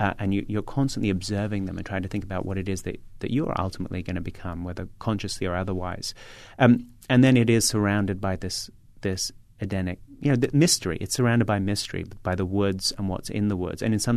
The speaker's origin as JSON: {"language": "English", "region": "London", "country": "United Kingdom", "tie": "born or raised there", "said": "I grew up in London. I grew up in a big block of flats full of immigrant families, and it was an incredibly porous place."}